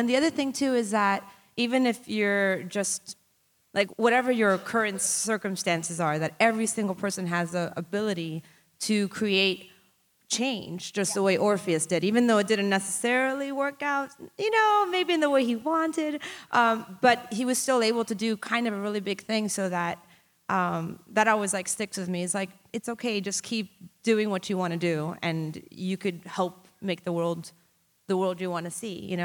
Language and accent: English; Miami, Florida, United States; When it came by, I grew up in Miami, and I was like, this is amazing.